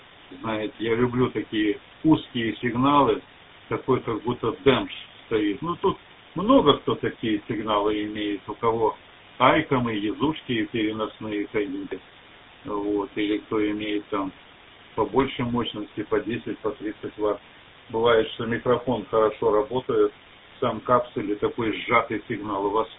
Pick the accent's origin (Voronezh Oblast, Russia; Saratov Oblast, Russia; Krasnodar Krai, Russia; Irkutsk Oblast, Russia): Saratov Oblast, Russia; Saratov; moved away as an adult; now in Białystok, Poland; Сам я в Белостоке, имею вид на жительство. А вообще я сам из Саратова. Живу здесь с 1974 года, когда попал в Прибалтийский военный округ.